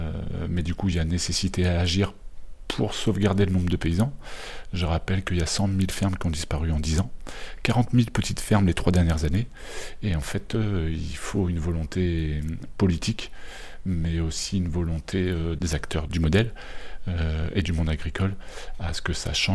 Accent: Vannes, Brittany, France; Je suis de Vannes, moi

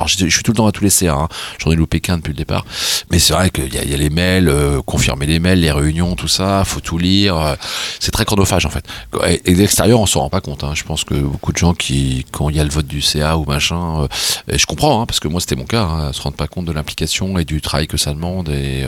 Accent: Bruz, Brittany, France; parce que je suis de Bru, hein

